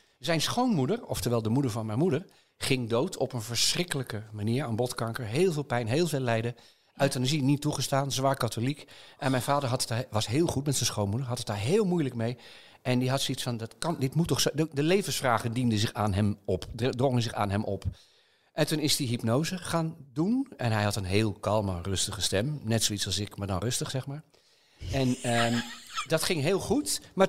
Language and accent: Dutch; Hoogmade, South Holland, Netherlands; also born or lived in Leiden; Wij woonden toen in Hoogmade. Dat ligt er vlakbij. Waar mijn vader in 1958 een aanstelling als schoolmeester had aangenomen.